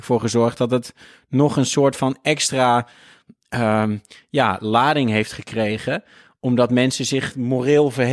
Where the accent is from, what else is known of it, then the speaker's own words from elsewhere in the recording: Netherlands; Als Nederlander ben je natuurlijk. Hè, wat wij altijd eigenlijk leren als kind al, is bemoei je er niet mee.